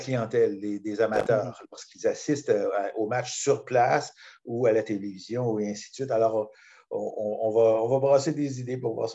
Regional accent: Granby, Quebec, Canada; Je peux me targuer d'avoir à peu près tout fait en tennis à partir de chasseur de balles dans mon patelin à Grimby

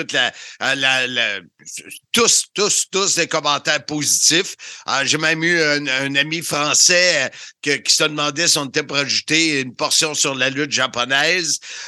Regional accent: Valleyfield, Quebec, Canada; born there; Moi, je suis né à Valleyfield, fait que c'était dans mon coin, ça.

